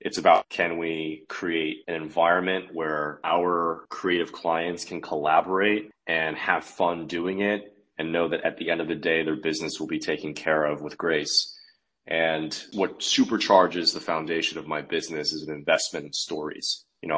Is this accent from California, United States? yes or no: yes; Los Angeles, California, United States; my first client, Nick Lee, who I've known for a many number of years growing up in Los Angeles together, we reconnected in New York.